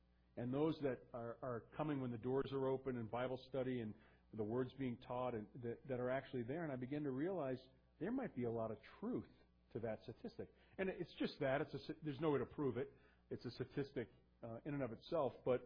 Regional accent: Massachusetts, United States; I'm from Massachusetts.

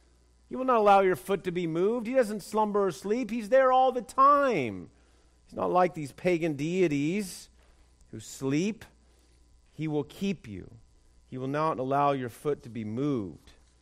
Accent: West Coast, United States; I'm really from the West Coast, so I just play a Southerner on TV.

